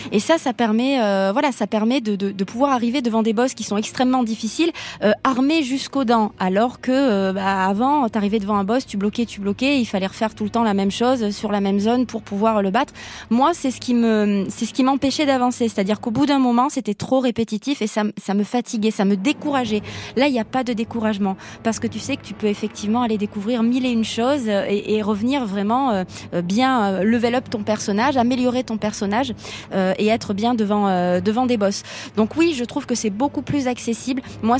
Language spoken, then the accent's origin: French; Marseille, Provence-Alpes-Côte d'Azur, France; je suis marseillaise hein, donc il faut que ça aille très très vite